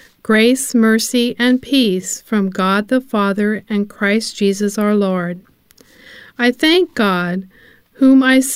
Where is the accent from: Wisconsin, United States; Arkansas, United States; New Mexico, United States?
New Mexico, United States; Albuquerque; I'm from Albuquerque, New Mexico